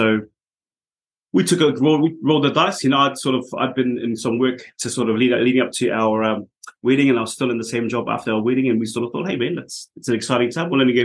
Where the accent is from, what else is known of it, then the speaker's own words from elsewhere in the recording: Auckland, New Zealand; From Auckland. So my wife and I were born and raised in Auckland. And we met at high school at Otahuhu College